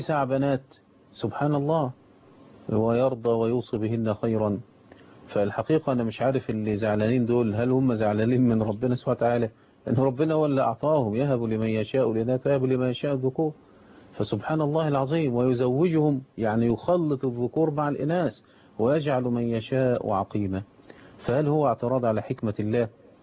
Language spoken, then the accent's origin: Arabic; Egypt; إحنا عندنا في الريف وفي صعيد مصر